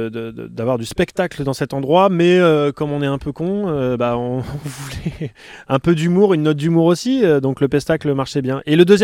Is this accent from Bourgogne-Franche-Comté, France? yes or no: no; Arcachon, Nouvelle-Aquitaine, France; Où est-ce que j'ai grandi? Sur le bassin d'Arcachon, dans l'environnement sableux principalement, c'est-à-dire les plages du bassin d'Arcachon, dans les forêts, dans les forêts